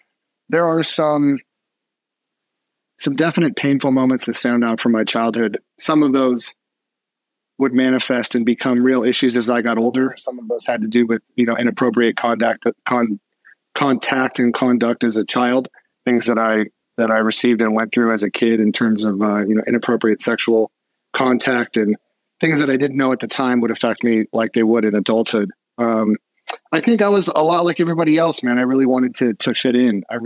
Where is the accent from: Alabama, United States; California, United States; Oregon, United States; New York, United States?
California, United States; Hermosa Beach; I grew up in Hermosa Beach, California, in what's called the South Bay, Redondo, Manhattan, Hermosa, Torrance. And it was an incredible place to grow up